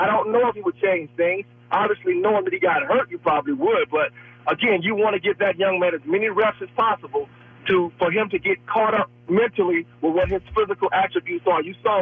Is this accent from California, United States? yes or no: no; Philadelphia, Pennsylvania, United States; I had spent, obviously, my career to that point growing up in Philadelphia.